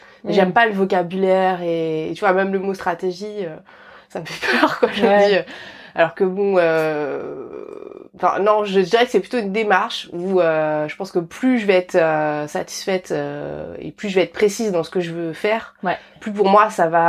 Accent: Paris, Île-de-France, France; born there; je suis née à Paris, en fait. Je me suis rendu compte que j'ai beaucoup de mal à vivre à Paris, en région parisienne.

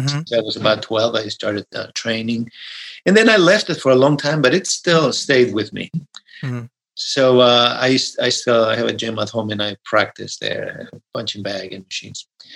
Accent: Mexico; English is a second language; being an actor while I was growing up in Mexico wasn't necessarily the cool thing to say.

